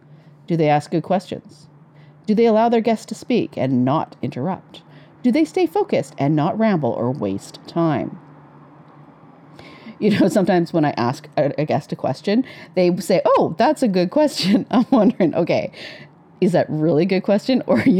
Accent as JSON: {"language": "English", "region": "Western Canada", "country": "Canada", "said": "But I'm Canadian and I'm not about to butcher those accents by pretending to be anything other than from Western Canada."}